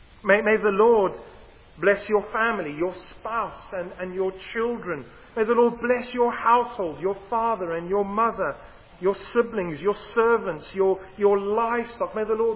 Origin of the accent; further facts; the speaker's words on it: Camberwell, London, United Kingdom; also born or lived in Southern Africa; I was born, in fact, just down the road. I am from Camberwell. But I spent the majority of my life in Southern Africa.